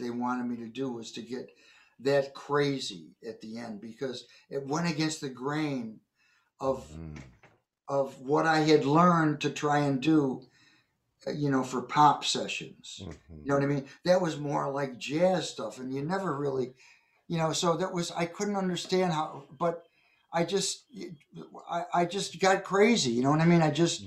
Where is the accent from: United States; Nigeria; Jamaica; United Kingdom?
United States; New York; And I was in L.A., you know, doing some work out there. I was from New York.